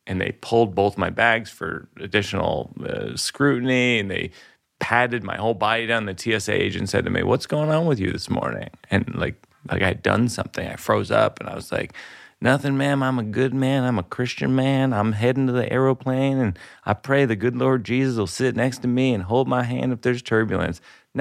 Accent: Massachusetts, United States; And it's a great organization, and it's one that we grew up around in Massachusetts.

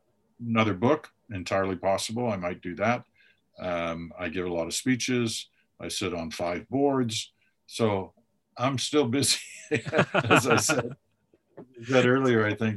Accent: Canada; also born or lived in Britain; He used to say to me as I was growing up, when we moved to Canada, we came from Britain.

